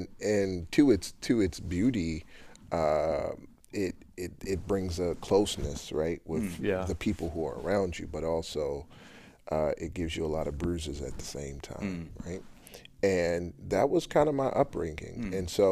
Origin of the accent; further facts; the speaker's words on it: Baltimore, Maryland, United States; So I grew up in Baltimore, area called Park Heights. If you're familiar with the Preakness race.